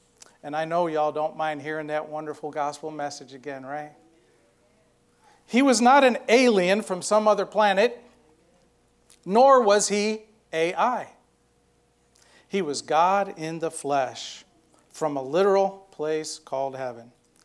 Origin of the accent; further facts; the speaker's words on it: New York, United States; accent: New York; Wait, I'm from New York, and we don't talk like that. All y'all have done and defiled my New York accent.